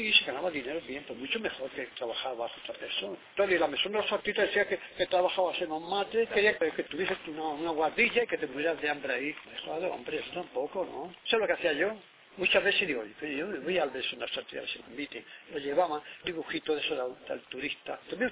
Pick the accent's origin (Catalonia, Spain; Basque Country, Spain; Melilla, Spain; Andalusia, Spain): Melilla, Spain; yo soy de Melilla. Y al licenciarme, pues quisiera quedarme yo allí en Melilla